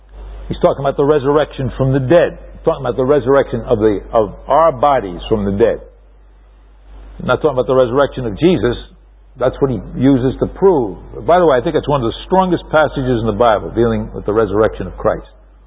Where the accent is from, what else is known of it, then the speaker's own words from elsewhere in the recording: New York City, New York, United States; I think of growing up in New York City in the midst of a concrete jungle.